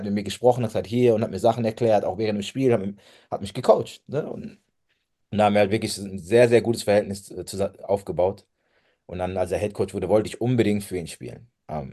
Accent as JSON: {"language": "German", "town": "Speyer", "region": "Rhineland-Palatinate", "country": "Germany", "said": "Und der ist bei uns in Speyer sehr, sehr prägende Figur gewesen, sehr, sehr wichtiger Trainer und war auch für mich mein erster Jugendtrainer."}